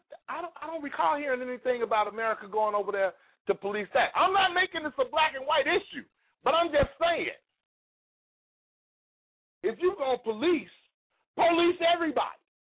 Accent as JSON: {"language": "English", "town": "Chicago", "region": "Illinois", "country": "United States", "said": "I'm not just using Chicago as a reference because I'm from Chicago"}